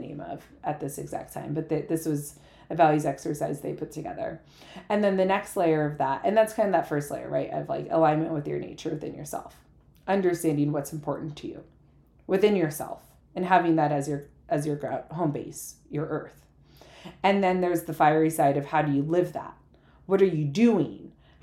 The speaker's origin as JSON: {"language": "English", "region": "California", "country": "United States", "tie": "born or raised there", "said": "I grew up in the Bay Area and I hella love saying hella, so we're going to do it."}